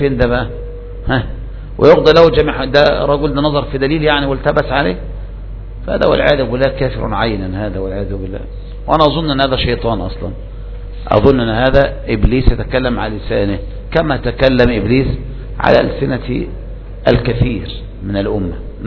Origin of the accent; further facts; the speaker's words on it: Zagazig, Sharqia Governorate, Egypt; هذا موجود عندنا في الزقازيق الآن، موجود في الزقازيق.